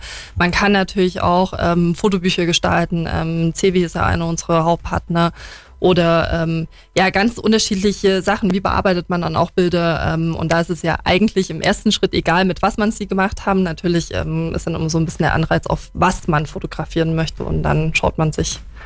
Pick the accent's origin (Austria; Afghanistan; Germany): Germany; Saxony; also born or lived in Munich; now in Allgäu, Germany; Groß geworden tatsächlich im Erzgebirge, war jetzt aber lange Jahre davor in München und jetzt eben im Allgäu.